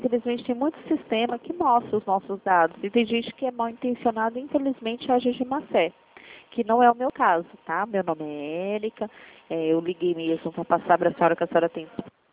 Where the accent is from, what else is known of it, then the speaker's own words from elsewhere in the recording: São Paulo, Brazil; Sim, eu sou de São Paulo, da região de Campinas.